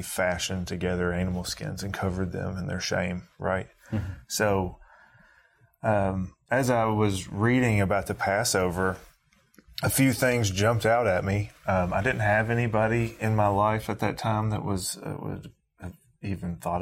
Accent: Kentucky, United States; because I'm from the Bible Belt, Kentucky. I'm an American.

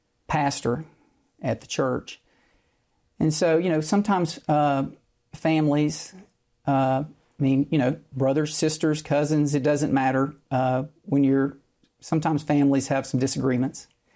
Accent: Mississippi, United States; I'm fortunate to get a job back in Hattiesburg, which is the town very near my hometown. And we moved into one of my parents' rental houses right down the road from where my parents live and where I grew up.

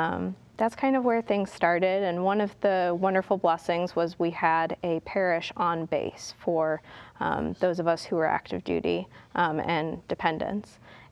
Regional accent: Chicago, Illinois, United States; So I grew up in the Chicago suburbs, went over to Notre Dame just over the border in Indiana for college

